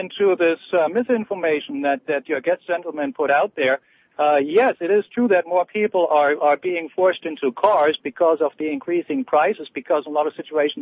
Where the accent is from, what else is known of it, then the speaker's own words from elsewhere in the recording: Germany; moved away as an adult; I grew up in Germany. I spent my first 20 years there, first half of my life.